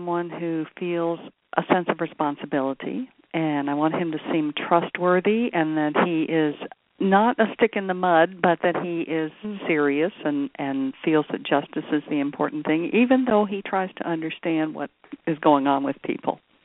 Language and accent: English; Texas, United States; I grew up in Texas in a small town, but not this town. I was on the Gulf Coast.